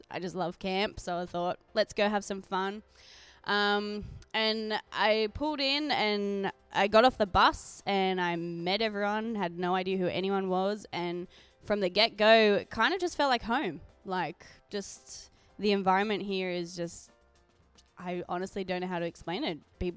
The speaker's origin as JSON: {"language": "English", "town": "Sydney", "region": "New South Wales", "country": "Australia", "said": "from Sydney, Australia, the land down under."}